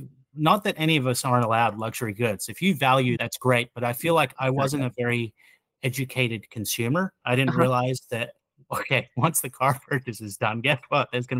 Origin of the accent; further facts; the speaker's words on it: Australia; I grew up in Australia.